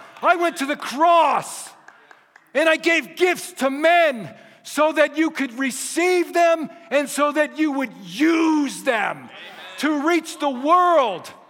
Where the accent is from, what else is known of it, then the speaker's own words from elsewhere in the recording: Florida, United States; I'm from Florida. I've seen many storms.